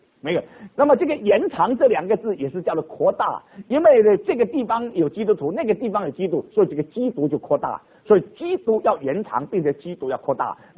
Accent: Fujian, China; 我想我们福建人有这个风俗

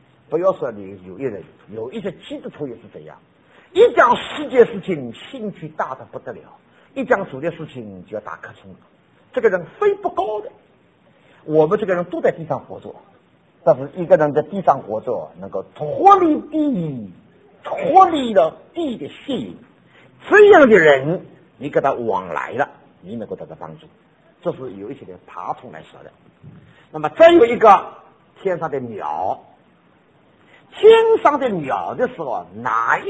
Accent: Jiangsu-Zhejiang, China; now in United States; 鳗鱼香的是我们江浙人非常喜欢吃的。哎呀，在美国就吃不到个鳗鱼香的

